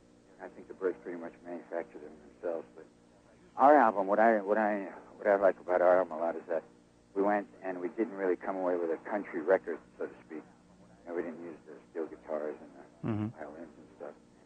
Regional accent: San Francisco, California, United States; In San Francisco.

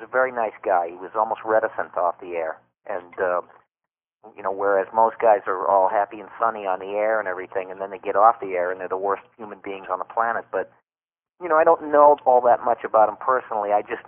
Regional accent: Detroit, Michigan, United States; I'm from Detroit, Michigan.

